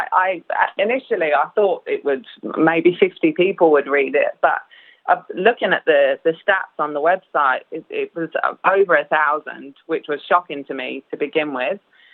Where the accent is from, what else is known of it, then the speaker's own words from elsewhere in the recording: London, United Kingdom; now in Australia; growing up in London, I had this huge Kurdish community around me